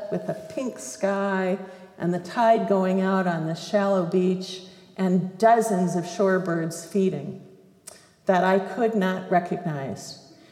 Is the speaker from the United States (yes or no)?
yes; Port Angeles, Washington, United States; I was born and raised in Port Angeles, Washington, which is west of Seattle, right in the middle of the north coast of the Olympic Peninsula, right across from Victoria, BC.